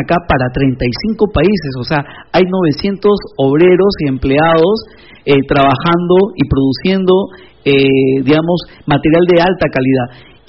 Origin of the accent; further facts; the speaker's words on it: Lima, Peru; soy chiclayano, soy limeño, pero seguramente mi abuelo es chiclayano